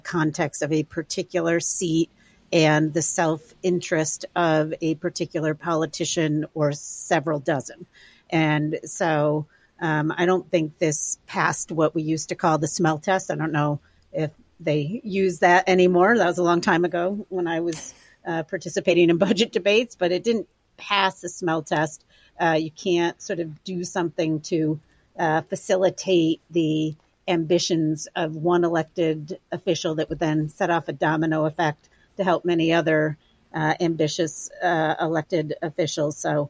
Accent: North Adams, Massachusetts, United States; I'm from North Adams. I'm from the western part of the state, which looks a lot like the kinds of places that people vote for Donald Trump.

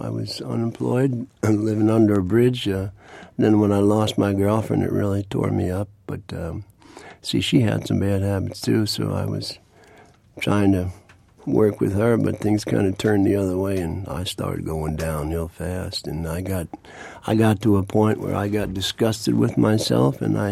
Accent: New York, United States; anyway, I moved straight to Manhattan as a young man, and I was living on, you know, back in 1969, I'm from New York, and back then everybody was shooting heroin.

